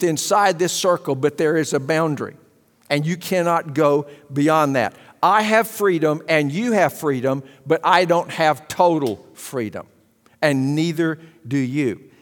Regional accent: Arkansas, United States; born there; now in Texas, United States; So don't be mad at me because I was born in Arkansas. I didn't have anything to do with that.

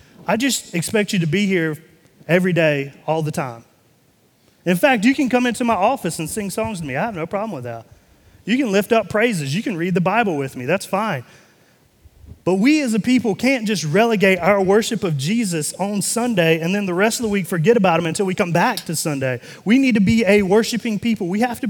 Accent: North Carolina, United States; But I am from North Carolina, and living in North Carolina, I lived about 20 minutes away from the headquarters to Krispy Kreme Donuts.

